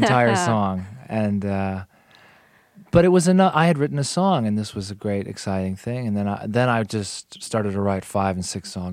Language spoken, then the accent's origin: English; New York, United States; I came from the from Westchester County, New York, which is a very affluent suburb of New York City.